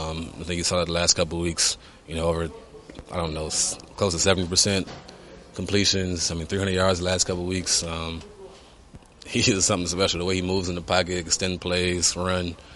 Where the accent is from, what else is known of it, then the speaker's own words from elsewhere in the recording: Cleveland, Ohio, United States; Growing up in Cleveland, all I know is Cleveland.